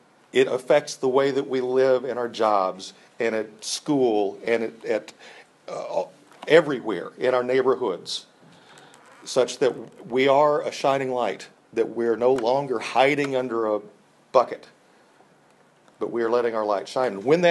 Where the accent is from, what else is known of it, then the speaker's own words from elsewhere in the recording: United States; I can't believe the fact that you know, this is as an American, right?